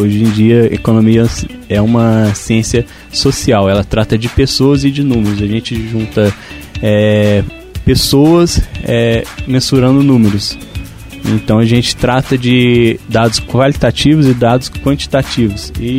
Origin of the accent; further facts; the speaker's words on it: Andrelândia, Minas Gerais, Brazil; eu sou de Andrelândia, tenho um coração em Madre Deus, mas onde eu nasci, onde eu vivi, onde eu cresci é Andrelândia.